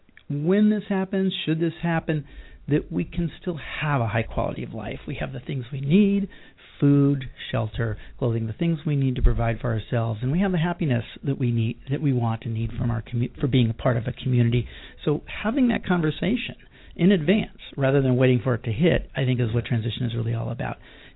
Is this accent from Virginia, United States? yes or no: no; Sebastopol, California, United States; I come from Sebastopol.